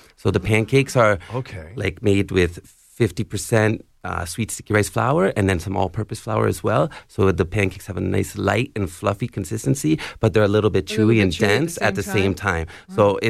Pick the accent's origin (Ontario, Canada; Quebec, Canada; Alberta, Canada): Ontario, Canada; I'm originally from a small town in Niagara.